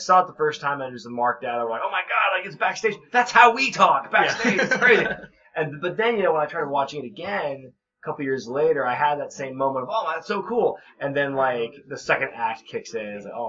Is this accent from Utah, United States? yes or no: no; Oregon, United States; now in United Kingdom; because I'm from Oregon originally, so I'd wear like the college jersey.